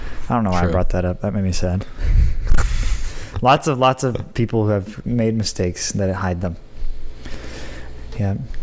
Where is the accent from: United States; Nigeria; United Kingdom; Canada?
United Kingdom; I'm a Brit. I'm British.